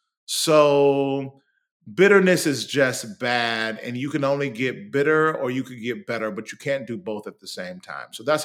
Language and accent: English; Mississippi, United States; I'm from Mississippi. The old saints at our church used to say